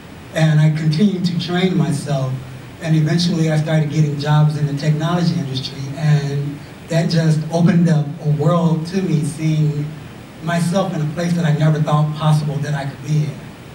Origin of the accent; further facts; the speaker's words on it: Chicago, Illinois, United States; I am from Chicago on the West Side, and growing up on the West Side, we didn't see a lot of people who were involved in technology.